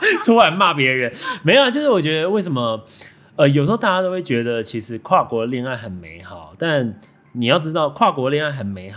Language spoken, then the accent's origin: Chinese; Taiwan